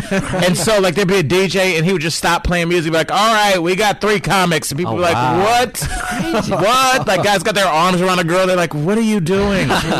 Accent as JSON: {"language": "English", "town": "Cleveland", "region": "Ohio", "country": "United States", "tie": "born or raised there", "said": "I grew up in Cleveland, Ohio."}